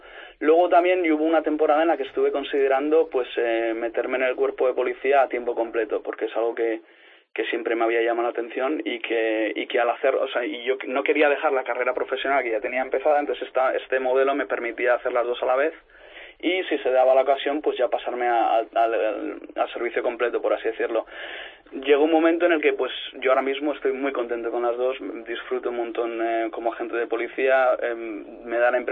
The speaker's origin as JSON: {"language": "Spanish", "town": "Madrid", "region": "Community of Madrid", "country": "Spain", "tie": "born or raised there", "moved": "as an adult", "lives_now": "United Kingdom", "said": "Yo soy de Madrid y me crié en Madrid y vine para acá cuando tenía 18 años. Esto hace como 10 años o así"}